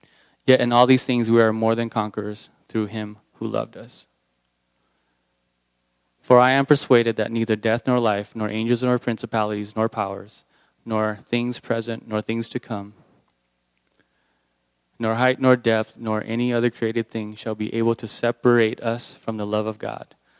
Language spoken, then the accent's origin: English; United States; Because that's what you want growing up in America.